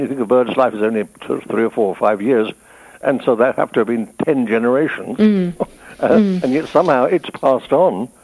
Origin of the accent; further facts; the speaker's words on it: United Kingdom; in as much as we British really have been at war almost all of 100 years.